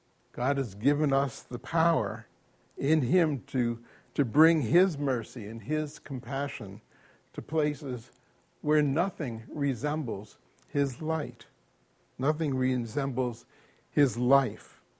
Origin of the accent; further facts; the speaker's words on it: Paterson, New Jersey, United States; a small inner city church plant in Paterson, New Jersey, my hometown. As I said, I was the one in the road, 5 years old, playing ball with my brother.